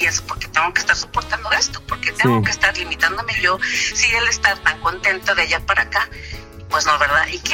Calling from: León, Guanajuato, Mexico; De León, Guanajuato.

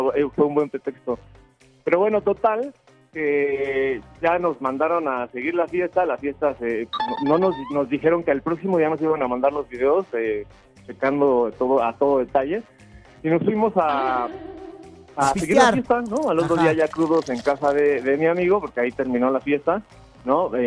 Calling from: Mexico City, Mexico; su servidor y oyente desde hace muchos años aquí de la Ciudad de México.

